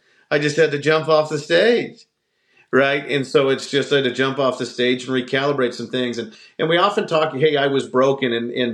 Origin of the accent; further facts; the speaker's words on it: Canada; as a Canadian